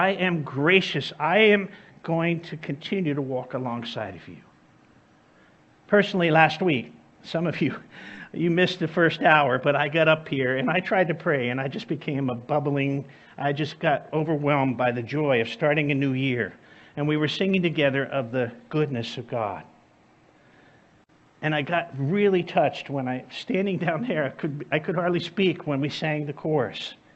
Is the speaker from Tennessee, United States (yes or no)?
no; New Jersey, United States; I'm from New Jersey and grammar was never my first subject.